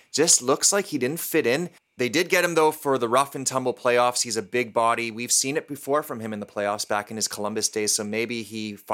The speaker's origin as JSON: {"language": "English", "town": "Edmonton", "region": "Alberta", "country": "Canada", "tie": "born or raised there", "said": "in my hometown of Edmonton, Alberta"}